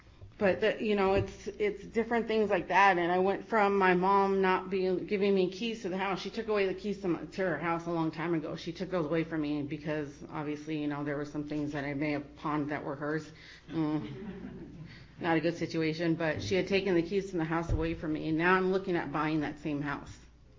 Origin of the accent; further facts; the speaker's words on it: Phoenix, Arizona, United States; now in Tucson, United States; I'm originally from Phoenix, and I moved down to Tucson thinking that I could relocate from it